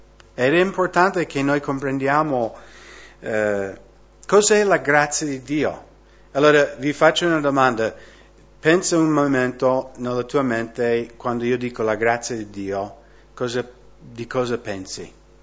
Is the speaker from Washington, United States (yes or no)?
yes; Washington, United States; nello stato di Washington, da dove vengo io